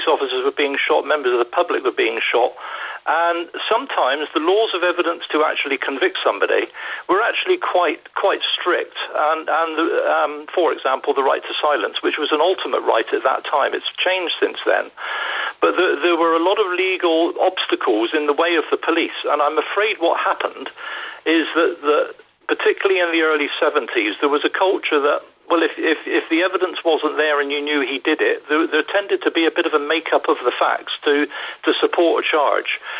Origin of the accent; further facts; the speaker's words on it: South West England, United Kingdom; moved away as an adult; now in London, United Kingdom; I was a country boy, born and brought up in Devon, small town.